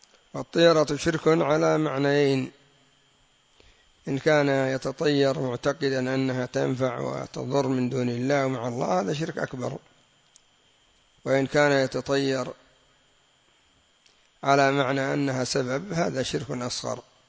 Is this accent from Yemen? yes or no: yes; Yemen; وهذا إلى الآن لغة عندنا في اليمن قمل وقمل.